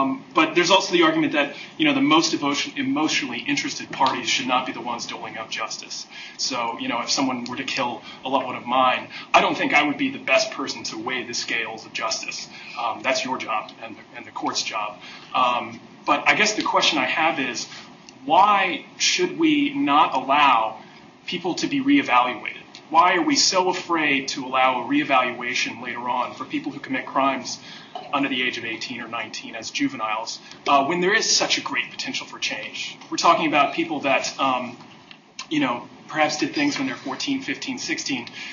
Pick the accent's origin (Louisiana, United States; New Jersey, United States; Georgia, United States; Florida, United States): Georgia, United States; I'm 1L here. to Mr. Stimson, I come from Georgia, so big proponent of states' rights.